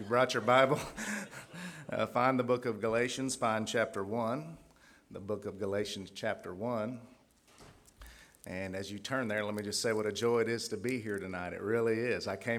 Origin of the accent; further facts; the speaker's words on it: Oklahoma, United States; And so I made the trip to my home state from here to Oklahoma, and then back.